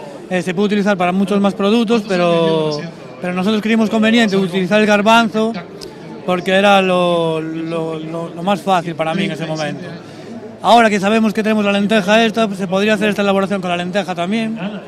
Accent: Galicia, Spain; En mi caso, soy gallego, pues hago mucha cocina que tiene que ver con Galicia.

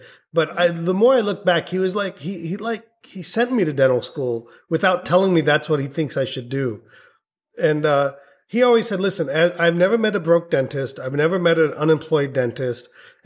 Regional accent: India; now in United States; I was 2 years. So I lived in India much longer than you. Okay.

